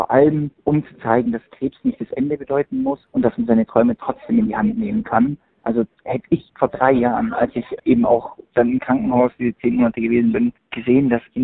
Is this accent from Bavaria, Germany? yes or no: yes; Bavaria, Germany; born there; ich komme gebürtig aus dem Allgäuer Bub, das war für mich das Weiteste